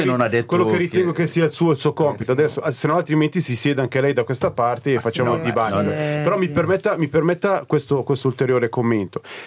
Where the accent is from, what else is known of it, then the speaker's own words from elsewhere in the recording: Ticino, Switzerland; Conosciamo come ticinesi piuttosto bene la realtà italiana.